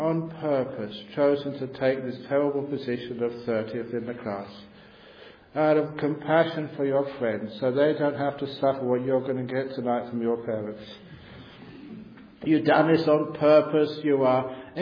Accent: Perth, Western Australia, Australia; The Australian cricket team were playing Australia in Perth, you know, my hometown.

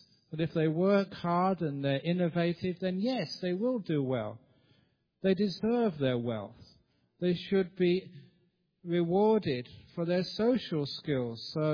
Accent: Australia; Now, I come from Australia and come over here.

